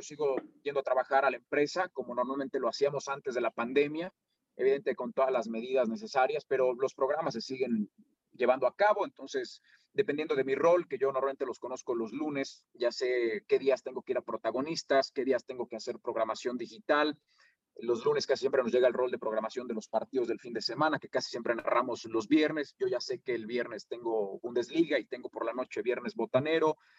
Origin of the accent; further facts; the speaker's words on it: Guanajuato, Mexico; also born or lived in Mexico City; Yo nací en la Ciudad de México y fue hasta los 6 años, cuando yo tenía 6 años, cuando mis padres decidieron cambiar de aires